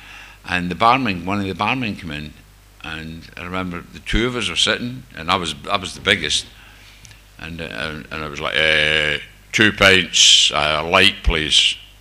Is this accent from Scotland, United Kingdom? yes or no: yes; Coatbridge, Scotland, United Kingdom; Obviously I'm Scottish. I come from just outside Glasgow, Coatbridge.